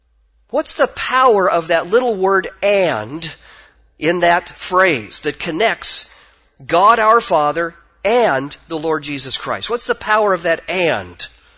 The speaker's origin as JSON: {"language": "English", "town": "Spokane", "region": "Washington", "country": "United States", "tie": "born or raised there", "said": "I grew up in Trinity Baptist Church in Spokane, Washington."}